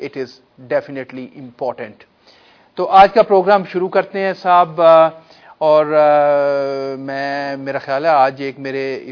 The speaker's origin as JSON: {"language": "Urdu", "country": "Pakistan", "said": "unfortunately اکثر میرا تعلق پاکستان سے ہے"}